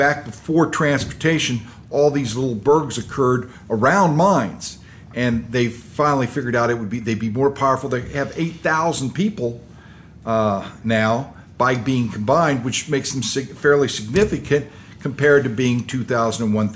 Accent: Festus, Missouri, United States; And I was born and raised in Festus

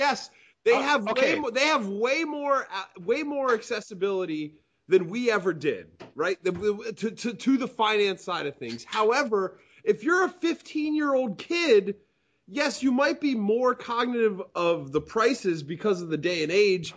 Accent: Wilmington, Delaware, United States; now in Philadelphia, United States; when I grew up in Wilmington and I learned how to play Magic, very loosely and very fun. And then when I moved to Philly and started going to the LGS

